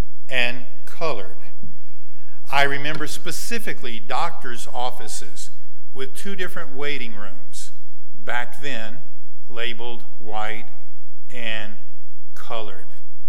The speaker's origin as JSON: {"language": "English", "region": "Louisiana", "country": "United States", "tie": "born there", "said": "I was born in the South. I was born in the Deep South. I was born not only in Louisiana, but in South Louisiana. I grew up during the 50s and the 60s."}